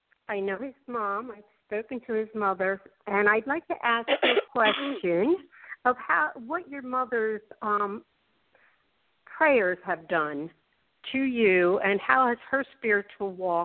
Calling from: Baltimore, Maryland, United States; I'm calling from Baltimore, Maryland.

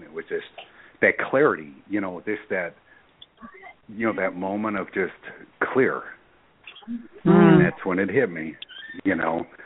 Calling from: Florida, United States; I'm calling from Florida.

